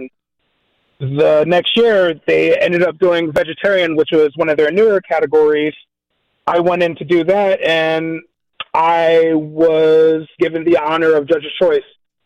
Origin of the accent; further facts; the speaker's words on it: New Jersey, United States; So, I come from a Caribbean household, so I'm half Haitian, half Puerto Rican. And, you know, growing up in New Jersey, one of the things I love is disco fries.